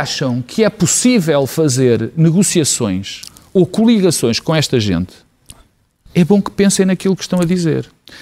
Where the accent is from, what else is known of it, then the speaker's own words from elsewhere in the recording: Portugal; porque sou português, pertenço a esta comunidade